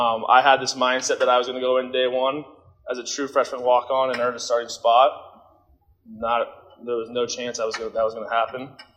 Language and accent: English; Lincoln, Nebraska, United States; I'm from Lincoln. I graduated from Southwest High School in 2018.